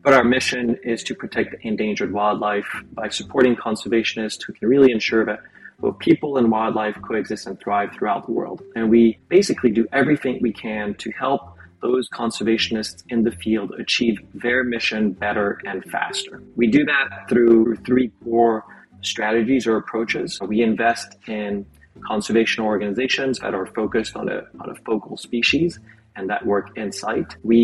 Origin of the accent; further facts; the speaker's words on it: Paris, Île-de-France, France; I was born and raised in Paris, probably next to one of the oldest zoos in Paris, or maybe even in Europe, for Jardin des Plantes.